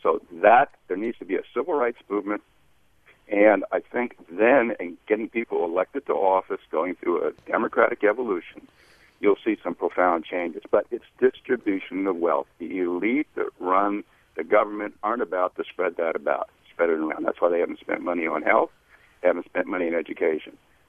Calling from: San Francisco, California, United States; also born or lived in Brazil; I'm calling from San Francisco. I just returned to the States. I lived in Brazil for 20 years.

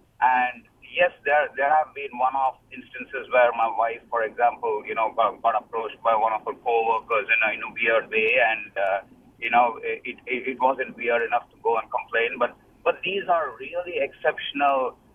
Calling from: San Francisco, California, United States; from San Francisco, and I've been in the area for about 15 years or so.

